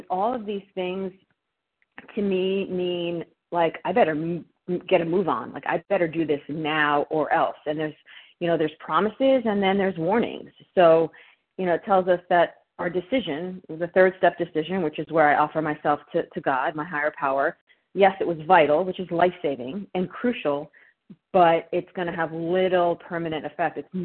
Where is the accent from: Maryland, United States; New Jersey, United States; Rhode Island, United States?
New Jersey, United States; Good morning, everyone. … I'm from South Jersey.